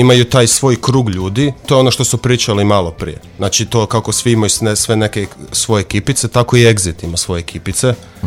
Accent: Umag, Istria County, Croatia; now in Novi Sad, Serbia; iz Umaga sam, odselio sam se u Novi Sad

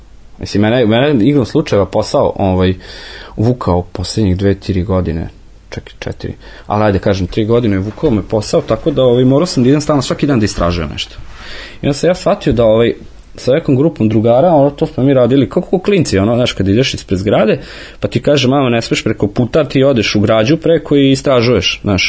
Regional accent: Novi Sad, Vojvodina, Serbia; Novi Sad, ja sam odrastao na Limanu

